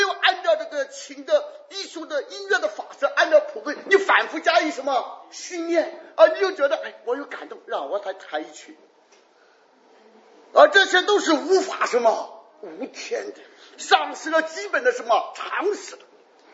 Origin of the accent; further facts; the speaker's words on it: China; 所以中国人啊，你要知道世界上很多民族很多国家等着我们去解放啊